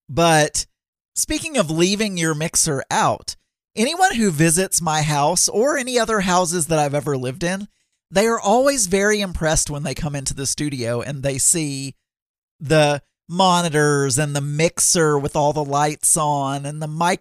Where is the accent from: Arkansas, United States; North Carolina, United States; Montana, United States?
Arkansas, United States; I am from Arkansas.